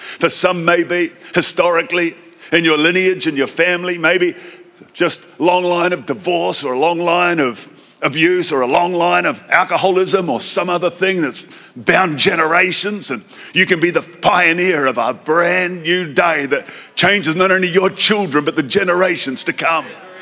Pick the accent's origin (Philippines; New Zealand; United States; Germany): New Zealand; I grew up in New Zealand.